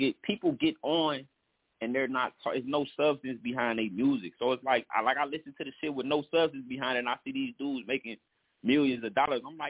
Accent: Minneapolis, Minnesota, United States; They know where I'm from, man. I'm from North Minneapolis

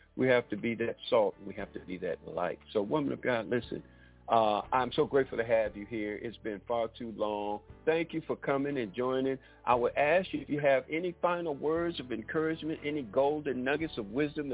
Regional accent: Detroit, Michigan, United States; I grew up on … Of course, I'm from Detroit.

